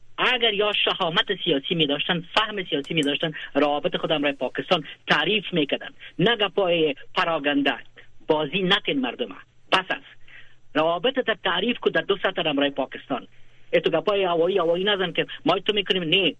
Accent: Afghanistan; لیکن ما افغان هستم.

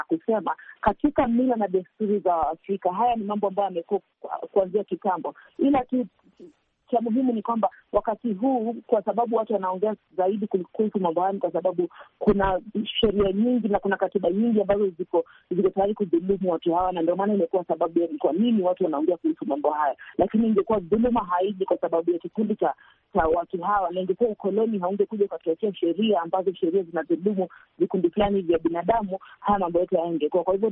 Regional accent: Kenya; sisi kama Wakenya, roho zetu zinaomba na chungu tunaosikia ni kwamba sisi tumezaliwa Kenya, sisi tunaipenda nchi yetu, sisi tunafanya kazi nchini Kenya, tunalipa ushuru nchini Kenya, masomo yetu tumesomea Kenya

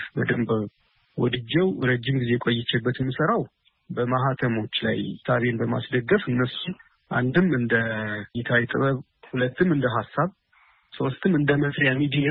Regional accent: Dessie, Amhara, Ethiopia; born there; የተወለድኩት በደሴ ከተማ ነው።

